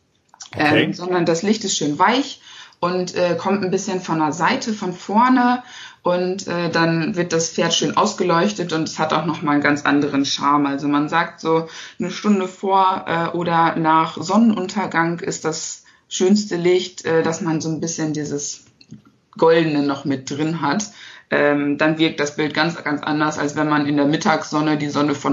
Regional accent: Harsewinkel, North Rhine-Westphalia, Germany; Ich komme aus Hasewinkel. Das ist ein kleines Städtchen in der Nähe von Steinhagen.

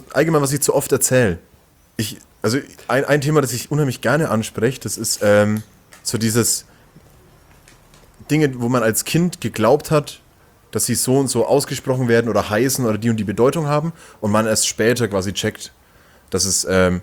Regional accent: Langenzenn, Bavaria, Germany; now in Nuremberg, Germany; Ich wohne ja noch gar nicht so lange in Nürnberg. Ich komme ja eigentlich aus dem Nürnberger Umland oder eher aus dem Viertel-Umland.

